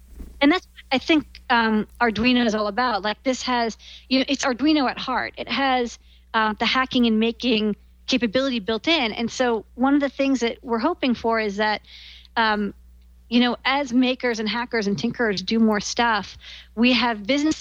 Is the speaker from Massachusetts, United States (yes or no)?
yes; Boston, Massachusetts, United States; Thing is, I grew up in Boston